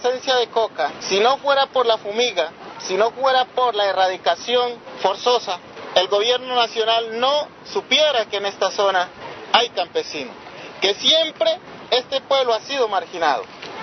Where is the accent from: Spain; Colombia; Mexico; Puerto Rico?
Colombia; nosotros como campesinos y como colombianos no existimos para el Estado